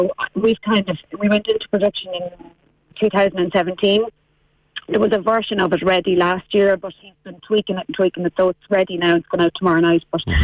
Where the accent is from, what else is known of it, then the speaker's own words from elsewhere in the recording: Laytown, County Meath, Ireland; Yeah, well, I'm from Laytown, which is like a stone's throw up the road.